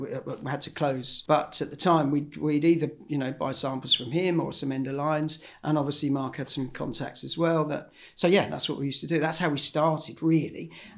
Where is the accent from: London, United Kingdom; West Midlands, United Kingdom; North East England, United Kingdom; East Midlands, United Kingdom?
East Midlands, United Kingdom; Northampton; I grew up in Northampton. Well, just outside Northampton, actually, at a grass aerodrome called Sywell Aerodrome.